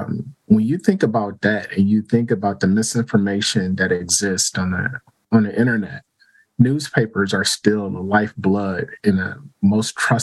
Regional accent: Milwaukee, Wisconsin, United States; also born or lived in New York / Boston; Well, I'm born and raised in Milwaukee. Like I said, I've been here most of my life. I lived in New York for a little while, lived in Boston for a little while

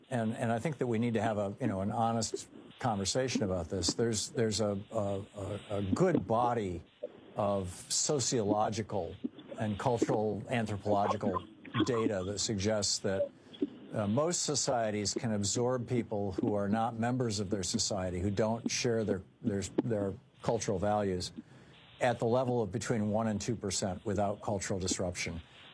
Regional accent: Lansing, Michigan, United States; I grew up in Lansing, Michigan. There were large Polish communities.

